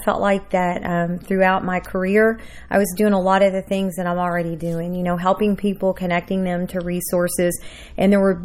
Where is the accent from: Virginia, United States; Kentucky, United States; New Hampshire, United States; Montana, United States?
Kentucky, United States; Madisonville; now in Louisville, United States; I grew up in Madisonville, Kentucky, and ended up in Louisville several years ago, and it truly has been home to me.